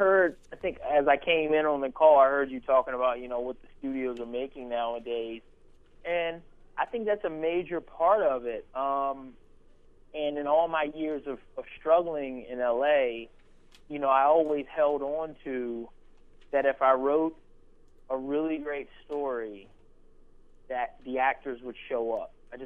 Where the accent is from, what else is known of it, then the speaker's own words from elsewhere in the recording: Baltimore, Maryland, United States; You know, when I was a young kid growing up in Baltimore, I had a relationship with one of my uncles